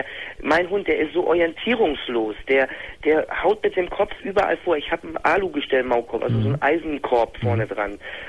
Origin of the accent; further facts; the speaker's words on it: Hamburg, Germany; Ich komme aus Hamburg, in der Nähe von Pinneberg.